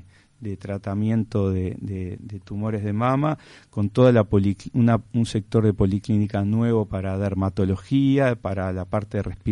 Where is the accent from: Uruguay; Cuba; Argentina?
Uruguay; como uruguayos podemos